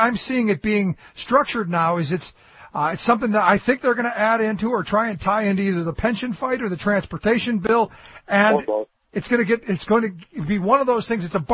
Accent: Cleveland, Ohio, United States; When I was a teenager back in the 80s, we went to I grew up in Cleveland.

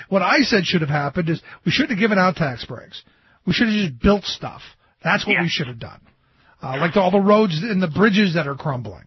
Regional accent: Cleveland, Ohio, United States; I grew up in Cleveland, home of the we'll give you tax abatement and free energy and free water and free everything.

